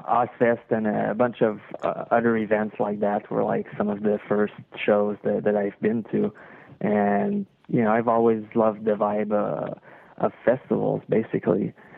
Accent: Montebello, California, United States; basically I grew up in Montebello, which is in the middle of nowhere.

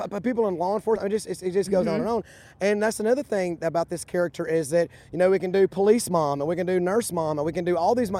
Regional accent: Southside, Alabama, United States; I grew up in a little community called Southside, Alabama. It was a river, okay. little riverside community there on the Coosa River.

